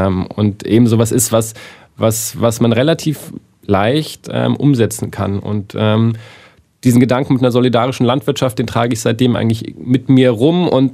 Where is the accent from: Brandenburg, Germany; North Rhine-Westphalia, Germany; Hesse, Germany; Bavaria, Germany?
Brandenburg, Germany; ich komme ja aus Brandenburg, ich habe diesen Wahnsinn.